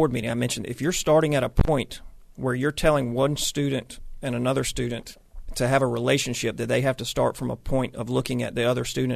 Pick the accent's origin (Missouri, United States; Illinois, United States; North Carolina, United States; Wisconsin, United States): North Carolina, United States; I was telling you during the break, you know, I grew up in Wake County schools.